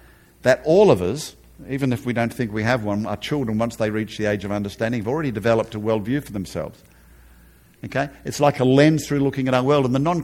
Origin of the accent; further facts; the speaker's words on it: Atlanta, Georgia, United States; Now, I'm from Atlanta, right? The heartland of the Southern Baptists, the largest denomination in the United States.